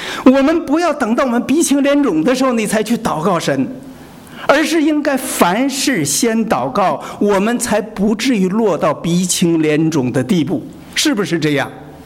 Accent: China; 我们中国人呢，有一句话叫独善其身啊

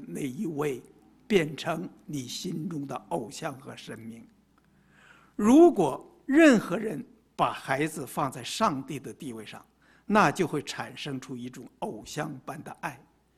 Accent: China; 就很像我们中国人的光宗耀祖、光耀门庭的这种观念哈

